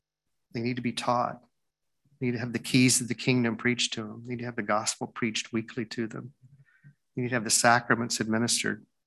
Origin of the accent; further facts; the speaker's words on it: Deep South, United States; I grew up in the Deep South in the 60s, and segregation was still in effect in places.